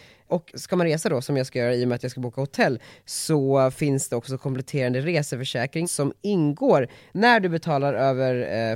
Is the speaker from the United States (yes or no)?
yes; New York, United States; now in Sweden; jag är uppvuxen i New York.